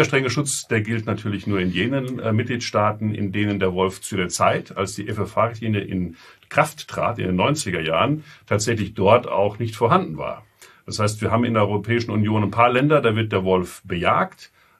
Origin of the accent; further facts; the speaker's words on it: Austria; Bei uns in Österreich haben wir ganz wenige Rudel.